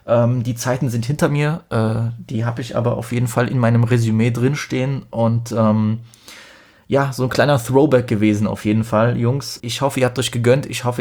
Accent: Poland; eigentlich als Pole müsste ich diese Sounds alle drauf haben

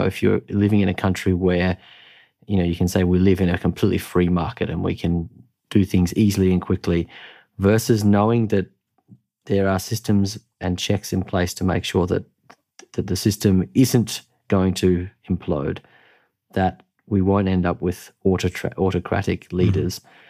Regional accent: Australia; now in Germany; I come from Australia. It's a different culture.

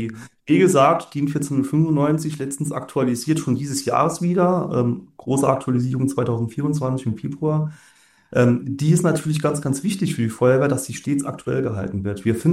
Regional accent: Saarland, Germany; ich komme ja aus dem Saarland

